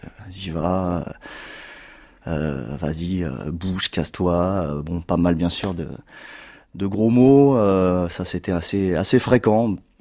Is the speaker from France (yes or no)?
yes; Drancy, Île-de-France, France; je suis né à Drancy, en Seine-Saint-Denis. Je suis né en 71, donc j'ai grandi, j'ai fait toute ma scolarité en Seine-Saint-Denis. Et on était avec les copains, on avait une façon de parler, on avait un accent